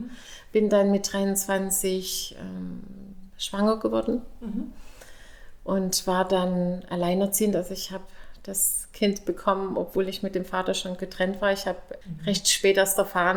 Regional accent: East Germany, Germany; Ich komme ja aus dem Osten, ja, wie gesagt.

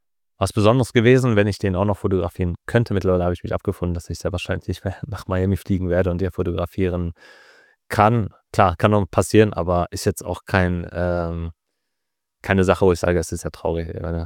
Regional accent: Paderborn, North Rhine-Westphalia, Germany; die Lokalzeitung bei mir im Ort, ich komme aus Paderborn

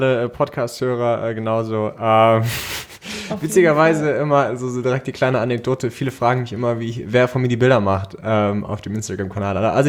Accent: Wiesbaden, Hesse, Germany; Ich komme aus Wiesbaden

